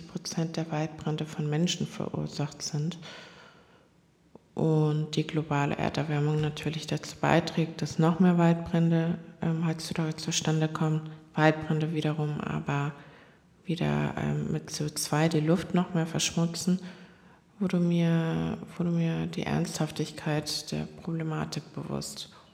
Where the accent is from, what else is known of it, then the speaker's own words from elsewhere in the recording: South Korea; in Korea, in meinem Heimatland.